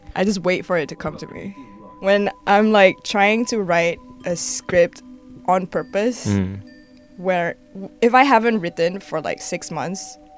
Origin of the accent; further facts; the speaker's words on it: Malaysia; I'm a Malaysian, and there's not a lot of Malaysians there.